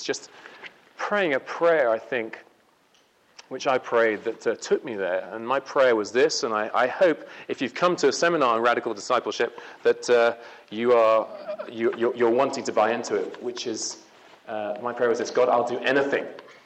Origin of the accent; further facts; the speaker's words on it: England, United Kingdom; also born or lived in Burundi; You can tell from my accent, I'm not from Canada. I'm not actually from Africa, which has been a scene of a lot of my work. I'm from England, but I've spent a decade plus in a hell of a place